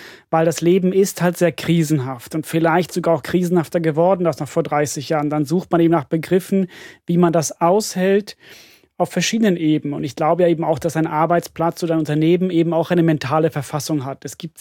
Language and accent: German; Finland; ich komme aus Finnland und im Finnischen gibt es ein Wort